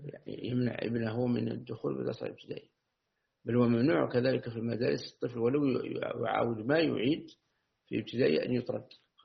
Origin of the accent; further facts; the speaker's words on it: Algeria; عندنا في الجزائر